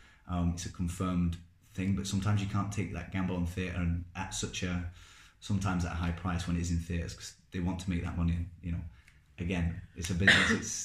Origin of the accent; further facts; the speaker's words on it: Rotherham, Yorkshire and the Humber, United Kingdom; Like I come from Rotherham, and very much not a theatre background, like, very working class